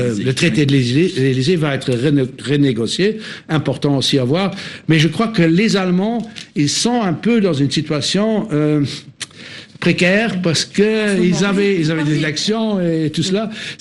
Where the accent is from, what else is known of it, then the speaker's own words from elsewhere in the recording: Luxembourg; je suis luxembourgeois. Je vis entre les deux pays qui ont deux différentes mentalités.